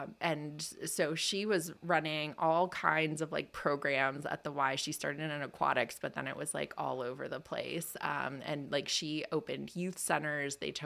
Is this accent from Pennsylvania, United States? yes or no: yes; Pennsylvania, United States; So I grew up in Lebanon County. I was born here.